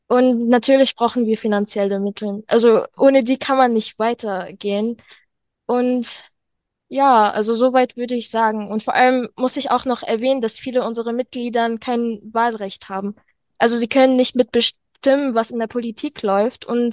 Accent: Syria; German is a second language; Also zum Beispiel in meiner Heimat Syrien ist es nicht etwas, was man Erfahrungen da drinnen hat.

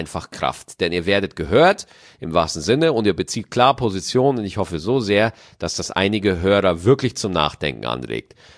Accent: Germany; Ich bin 24 Jahre, in Deutschland geboren und aufgewachsen.

